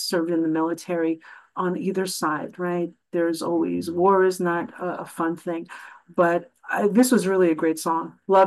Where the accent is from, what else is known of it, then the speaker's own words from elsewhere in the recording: United States; It must be from my Spartan background, even though I'm an American. My parents come from Sparta